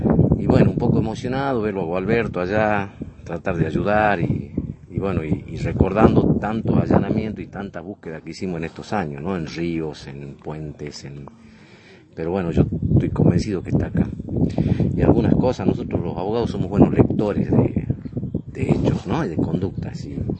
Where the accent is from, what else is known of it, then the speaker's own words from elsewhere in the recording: General Mosconi, Salta, Argentina; también ver equipos que yo los vi en Mosconi, claro, en mi pueblo, y verlos en Choele, en la Patagonia